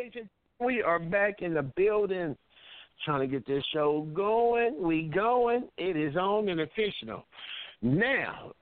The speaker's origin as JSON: {"language": "English", "region": "California", "country": "United States", "tie": "born there", "said": "I was born in the Bay"}